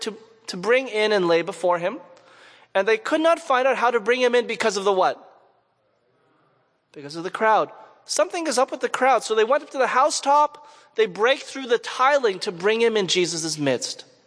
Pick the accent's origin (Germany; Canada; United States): Canada; Montreal, Quebec; I'm from Montreal, and a lot of the Adventists in Montreal are from Haiti.